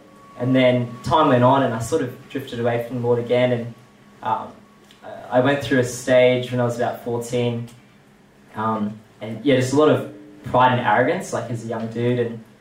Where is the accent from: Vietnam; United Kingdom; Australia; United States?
Australia; Logan, Queensland; now in Toowoomba, Australia; I'm from Logan originally, from a place called Eagleby, so just don't pop that against me. Moved up to Toowoomba about 2011. With the whole family